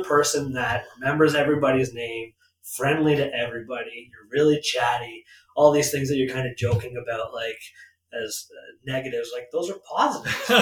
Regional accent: Whitby, Ontario, Canada; now in Lindsay, Canada; I'm going on 5 years of being in Lindsay, and I grew up in Whitby, Durham

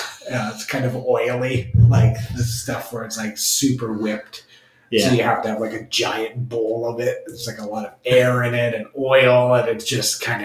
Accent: Belleville, Ontario, Canada; And I grew up in the Belleville area on Reed's Dairy.

